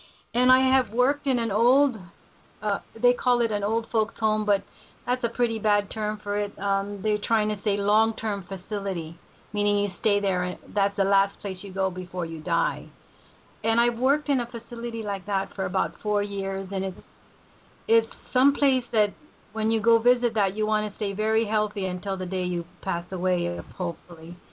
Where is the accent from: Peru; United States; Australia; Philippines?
Philippines; I was raised this way, because I was raised in the Philippines